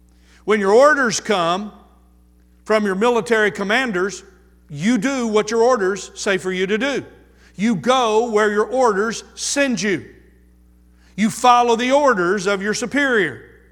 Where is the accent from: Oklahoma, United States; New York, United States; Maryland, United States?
Oklahoma, United States; I grew up in Oklahoma close to Tinker Air Force Base, and many of my friends were military children.